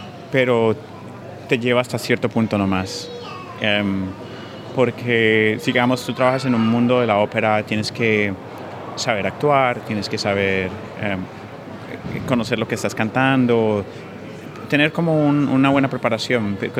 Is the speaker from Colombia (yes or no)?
yes; Colombia; now in Australia; ahora yo soy parte de Australia también. Soy tan colombiano como australiano hoy en día.